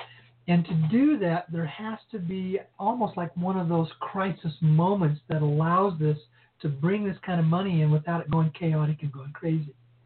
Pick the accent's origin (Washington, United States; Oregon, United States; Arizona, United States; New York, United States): Arizona, United States; here in my home state in Arizona and in Florida.